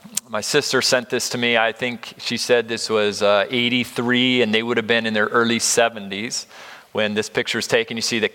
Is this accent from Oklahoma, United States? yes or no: no; Colorado, United States; also born or lived in California; I grew up in Colorado and California, and so they were living in Arizona.